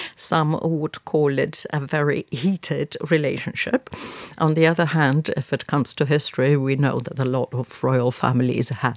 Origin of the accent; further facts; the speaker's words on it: Czechia; English is a second language; in the country, as my home country, where people tend to be rather critical, it's even higher achievement than one can imagine. I would say Czechs are very careful with authorities